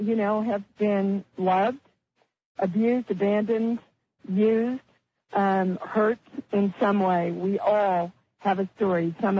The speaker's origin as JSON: {"language": "English", "town": "Kansas City", "country": "United States", "tie": "born or raised there", "said": "So my story was I grew up in Kansas City. We were very poor household."}